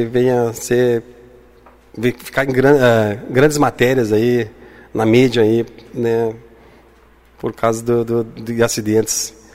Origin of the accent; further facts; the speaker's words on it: Tapera, Rio Grande do Sul, Brazil; eu fiquei muito contente em retornar para Tapera. É a minha terra, dá para dizer terra natal.